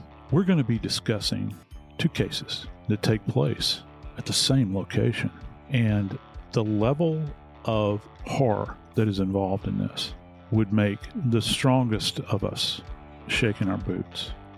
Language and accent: English; New Orleans, Louisiana, United States; And of course, I'm always going on about how I am from New Orleans